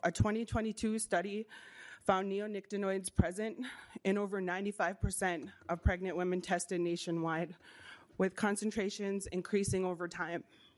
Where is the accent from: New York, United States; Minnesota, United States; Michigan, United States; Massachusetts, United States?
Minnesota, United States; Leech Lake; I am Bear Clan from Leech Lake.